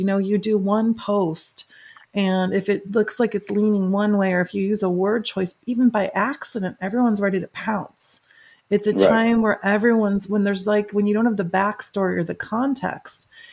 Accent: Chicago, Illinois, United States; I'm from the Chicago area. I'm from the Midwest.

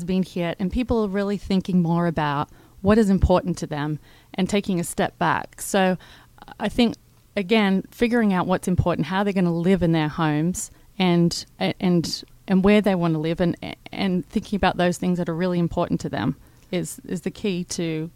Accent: Australia; now in Atlanta, United States; Well, I'm originally from Australia, and I had previously a background and an extensive career in hospitality, most formerly the Ritz-Carlton Hotel Company, and that's how I landed here in Atlanta.

